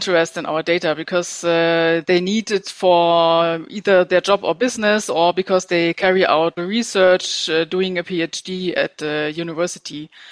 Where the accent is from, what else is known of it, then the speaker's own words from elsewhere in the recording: Germany; I'm from Germany originally, with a lot of regions and very strong regional identities.